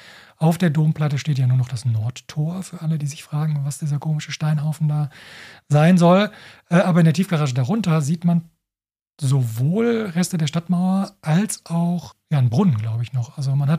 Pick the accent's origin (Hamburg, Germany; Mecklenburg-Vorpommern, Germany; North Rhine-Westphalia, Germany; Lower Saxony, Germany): North Rhine-Westphalia, Germany; Dortmund; Ich bin in Dortmund aufgewachsen, da gibt es die Wälle rund um die Innenstadt.